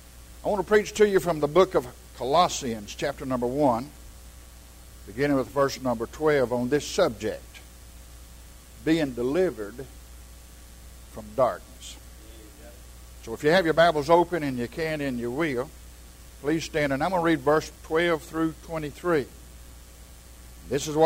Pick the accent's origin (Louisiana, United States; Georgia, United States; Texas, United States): Texas, United States; Houston; And I grew up in Houston as a boy, but we'd go to home. Tenney Hall was our home.